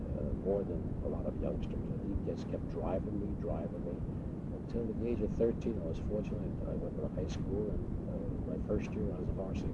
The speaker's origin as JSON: {"language": "English", "town": "Wallington", "region": "New Jersey", "country": "United States", "tie": "born or raised there", "said": "Well, the first 10 years I grew up in Wallington. I was the youngest of four. I had two other brothers and a sister. And we were a poor Polish family, a mother worked in a handkerchief factory."}